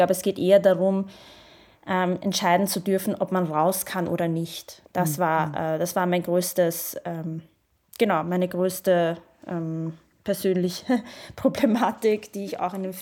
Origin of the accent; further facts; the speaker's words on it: Iraq; Auch zum Beispiel in Jordanien oder im Irak, wo ich herkomme